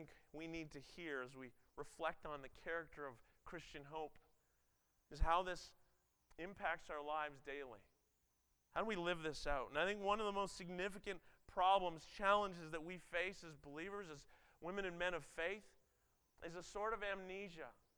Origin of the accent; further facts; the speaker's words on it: Ontario, Canada; I grew up on the Great Lakes, right by the Welland Canal. I could ride my bike there in 10 minutes.